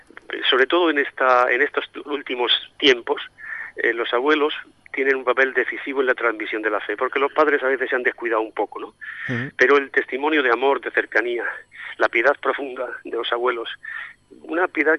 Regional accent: Madrid, Community of Madrid, Spain; also born or lived in Santomera; Yo soy natural de Santomera, aunque he vivido toda mi vida en Madrid.

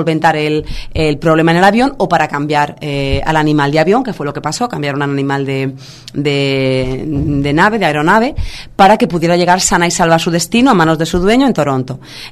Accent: Spain; Es que la mayoría de los españoles yo creo que nos avergüenza.

